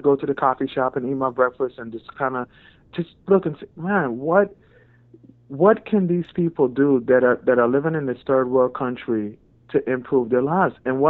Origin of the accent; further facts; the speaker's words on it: Jamaica; born there; I'm from a third world country. I was born in Jamaica, right?